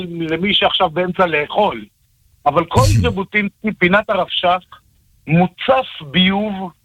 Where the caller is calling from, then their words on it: Bnei Brak, Tel Aviv District, Israel; אני מבני ברק